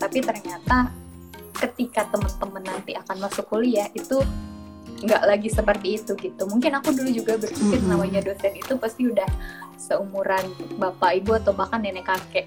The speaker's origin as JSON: {"language": "Indonesian", "region": "Kalimantan", "country": "Indonesia", "said": "aku juga kan orang Kalimantan. Kita ini sama ya, sama-sama perantauan yang jarang pulang."}